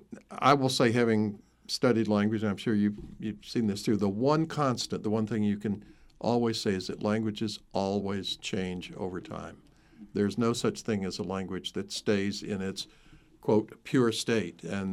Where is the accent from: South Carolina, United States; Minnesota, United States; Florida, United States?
South Carolina, United States; accent: Southern; now in Wilmington, United States; And I grew up in South Carolina, but mm-hmm. I've been working in radio so long, I probably have lost most of my Southern accent. Although living here in Wilmington, I'm glad to be able to use the word y'all